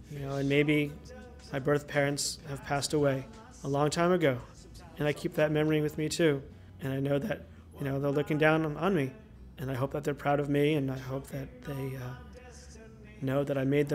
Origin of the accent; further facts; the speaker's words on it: Northborough, Massachusetts, United States; I grew up in Northborough, Massachusetts. When I first moved there, I believe there was three other Asians in our town.